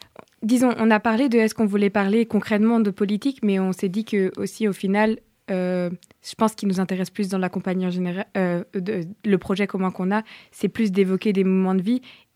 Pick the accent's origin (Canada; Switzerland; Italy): Switzerland; moi, je suis française et suisse, mais j'ai grandi en Suisse.